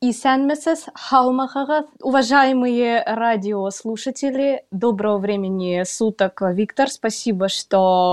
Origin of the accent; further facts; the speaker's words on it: Naberezhnye Chelny, Tatarstan, Russia; born there; now in Ufa, Russia; Родилась я в Республике Татарстан, город Набережные Челны. И на сегодняшний день я являюсь студенткой Уфимского государственного института искусств имени Загира Исмагилова, кафедра композиция.